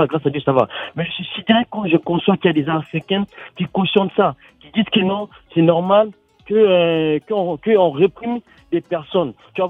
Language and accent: French; Guinea; moi je suis Guinéen.